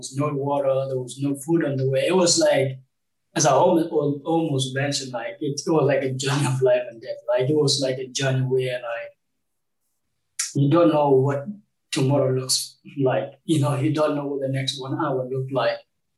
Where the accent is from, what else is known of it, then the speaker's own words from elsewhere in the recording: Uganda; I grew up in Uganda as a refugee